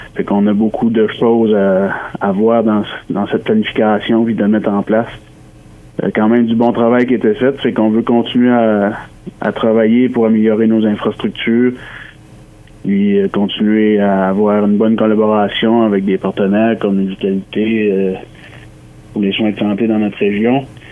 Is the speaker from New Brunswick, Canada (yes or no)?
yes; Saint-Quentin, New Brunswick, Canada; moi, je suis premièrement originaire de Saint-Quentin, originalement du quartier 2, ce qu'on appelle dans notre coin les rangs